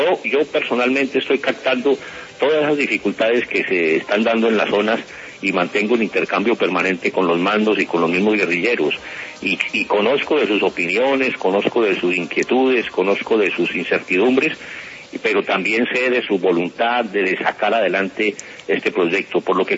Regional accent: Colombia; Si somos colombianos que queremos a Colombia y queremos nuestra patria

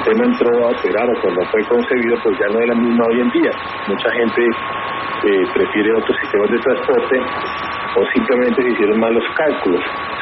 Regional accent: Bogotá, Colombia; hoy somos los bogotanos que estamos pagando las consecuencias.

